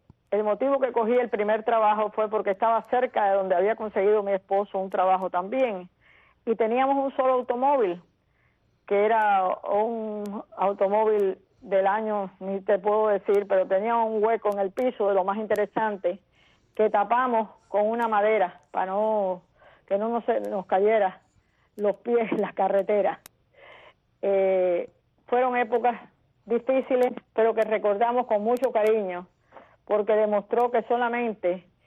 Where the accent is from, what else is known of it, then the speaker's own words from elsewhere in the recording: Cuba; moved away as an adult; now in Miami, United States; Fue muy triste para todos nosotros ver nuestro país ser destruido.